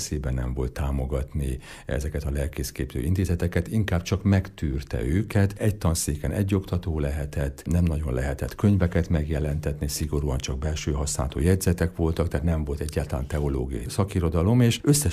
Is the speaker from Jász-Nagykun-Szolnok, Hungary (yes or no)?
no; Debrecen, Hajdú-Bihar, Hungary; born there; Debrecenben születtem, mert akkor a család még itt lakott Debrecenben, hiszen édesapám református lelkész volt